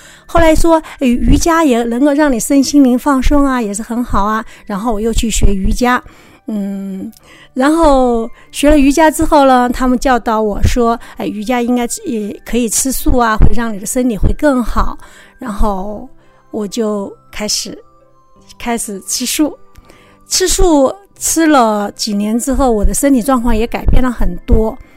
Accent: Hubei, China; now in Zhuhai, China; 我呢来自于珠海，我是湖北人，住在珠海。

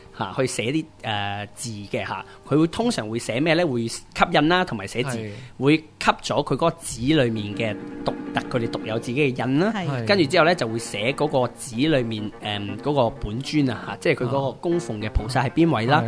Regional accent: China; 我哋中国人就。白色是可能会做白事啦，

